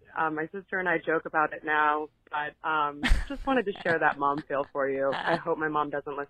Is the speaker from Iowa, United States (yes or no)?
no; Portland, Oregon, United States; now in Los Angeles, United States; from Portland, Oregon. Just moved